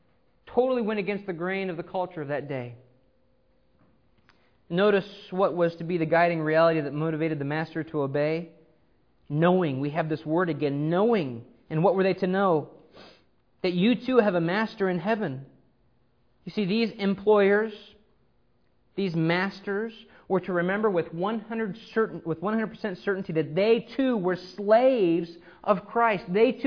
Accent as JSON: {"language": "English", "country": "United States", "said": "you know, I'm Cherokee, I'm American Indian, all the red, my people, the red people are going to be over here"}